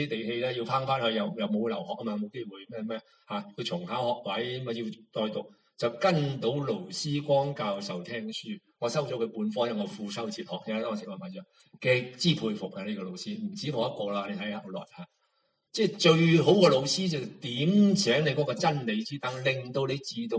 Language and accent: Cantonese; China; 呢个就系点解我哋中国人一句啊